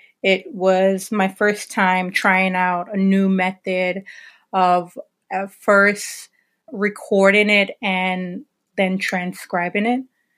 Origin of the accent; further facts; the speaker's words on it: Brooklyn, New York, United States; also born or lived in Jamaica; I was born in Jamaica, grew up in a neighborhood called the 90s in Brooklyn, New York.